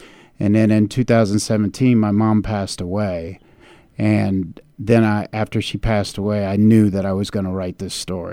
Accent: Indianapolis, Indiana, United States; I'm originally from Indianapolis. I graduated from John Marshall High School on the east side in 1984

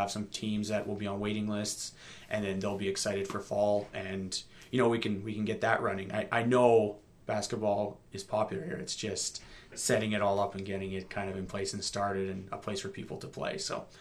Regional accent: Peace River, Alberta, Canada; also born or lived in Edmonton, Canada; I'm originally from Peace River. I lived in Edmonton for 15 years, and I moved back.

